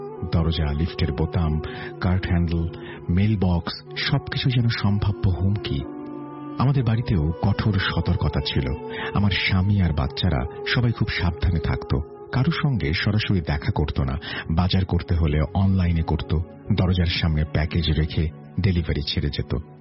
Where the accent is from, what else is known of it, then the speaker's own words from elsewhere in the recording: Narayanganj, Dhaka Division, Bangladesh; আমার জন্মস্থান নারায়ণগঞ্জ, আমাদের ফ্যামিলি প্রায় 40-45 বছর ধরে এখানেই থাকে।